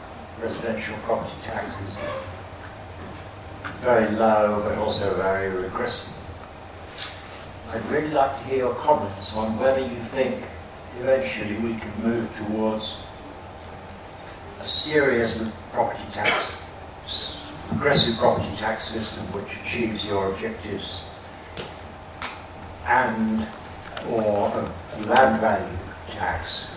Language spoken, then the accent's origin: English; London, United Kingdom; I'm a Londoner from UCL.